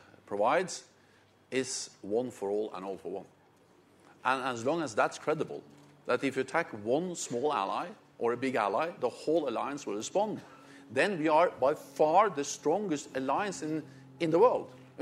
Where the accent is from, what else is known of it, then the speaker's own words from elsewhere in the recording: Norway; And to be honest, I'm from Norway, and Norway is a beautiful country. We have beautiful mountains